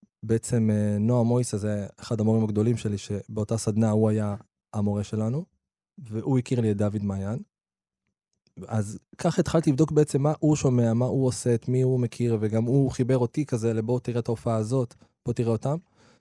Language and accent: Hebrew; Afula, Northern District, Israel; also born or lived in Nazareth Illit; נולדתי בנצרת עילית, ועברנו להפעולה, בכזה בחטיבה